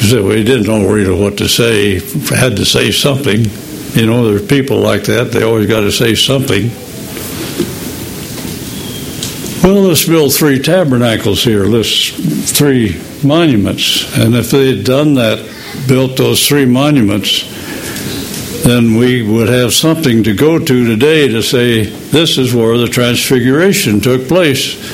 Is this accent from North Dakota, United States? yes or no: yes; North Dakota, United States; born there; I was born in North Dakota.